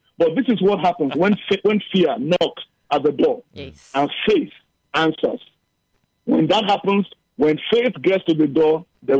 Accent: Nigeria; now in Cape Town, South Africa; Now, something happened when we lived in Nigeria. I'm originally Nigerian.

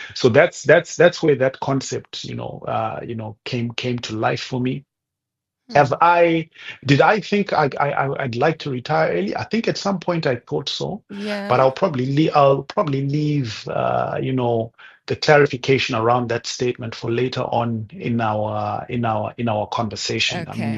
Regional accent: Zimbabwe; Growing up, a country I grew up in Zim

